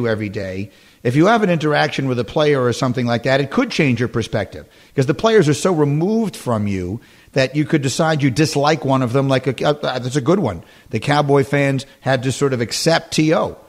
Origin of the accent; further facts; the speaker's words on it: New York, United States; I grew up in New York. I grew up a crazy Knicks fan.